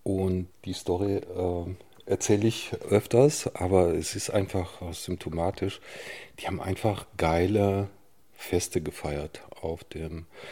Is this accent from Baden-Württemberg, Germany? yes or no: yes; Titisee-Neustadt, Baden-Württemberg, Germany; Ich bin ja im Schwarzwald groß geworden, in einem kleinen Städtchen namens Titisee Neustadt.